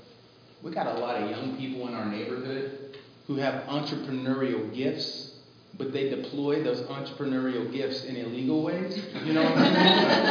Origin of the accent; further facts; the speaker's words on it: United States; I identify with this challenge because, like, I'm very American. I'm very American, right?